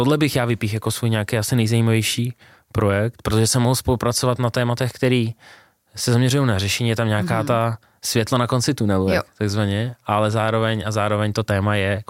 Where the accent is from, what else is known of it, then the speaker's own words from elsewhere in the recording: Russia; protože jsem původem z Ruska a celá moje rodina je z Ruska